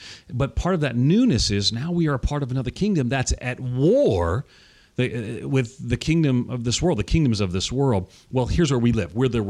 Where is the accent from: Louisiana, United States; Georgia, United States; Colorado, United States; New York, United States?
New York, United States; now in Tennessee, United States; I'm from New York, Long Island, born and reared outside of New York City, but I live in Tennessee now, and I try to blend.